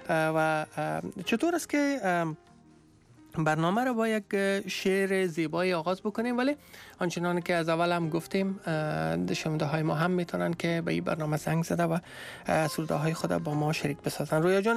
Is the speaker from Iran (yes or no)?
no; Afghanistan; moved away; زمانی که ما از افغانستان آمدیم